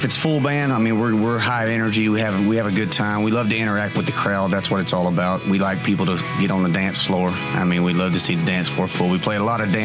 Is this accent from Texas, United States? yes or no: yes; Mount Pleasant, Texas, United States; born there; now in Gilmore, United States; I was born in Mount Pleasant, Texas, living in Gilmore, Texas. I've been out there, I guess, in Gilmore about 16 years.